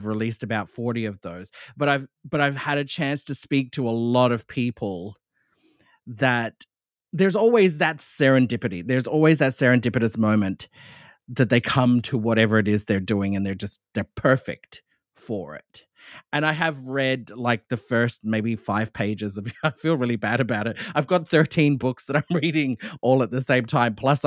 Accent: Australia; I say it all the time. I'm Australian.

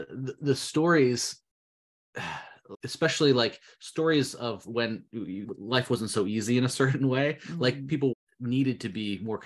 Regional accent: Pennsylvania, United States; like I was born an hour and a half from here, but I was raised in Western Pennsylvania, and it's still like the Allegheny Plateau

